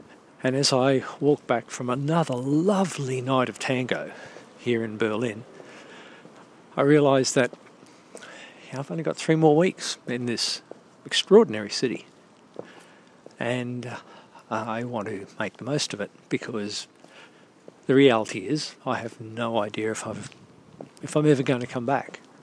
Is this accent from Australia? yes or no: yes; Australia; I eventually tell them I'm from Australia and they go, "Oh, that's a long way."